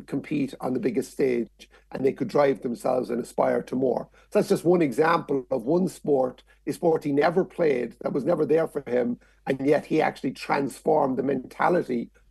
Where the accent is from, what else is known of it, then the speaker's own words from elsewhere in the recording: Cork, Munster, Ireland; born there; I was born in Cork in 1971.